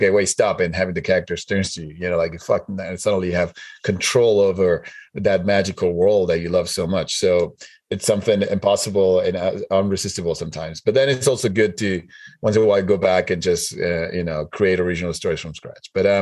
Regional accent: Uruguay; And I'm from Uruguay. Like, I've seen things and then put them in the movies.

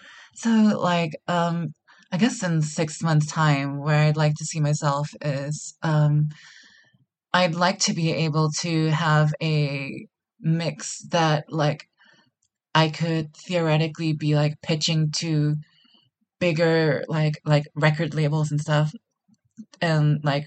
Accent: Singapore; I'm a producer from Singapore.

